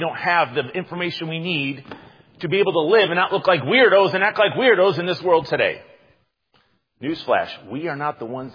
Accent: United States; I had to book a tour, a private tour, to be able to do this because I'm American.

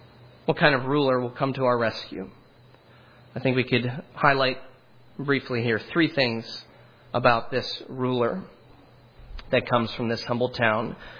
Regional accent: Hollidaysburg, Pennsylvania, United States; And then eventually what you learn to do when you're from Hollidaysburg is you just say, I'm from Pittsburgh. It's 3 hours away

